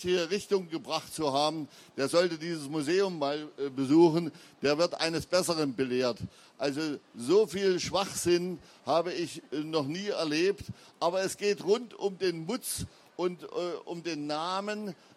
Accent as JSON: {"language": "German", "region": "Thuringia", "country": "Germany", "tie": "born or raised there", "said": "der Mutzbraten ist bei uns in meiner Heimat, in Westthüringen, ist er eigentlich überhaupt nicht bekannt."}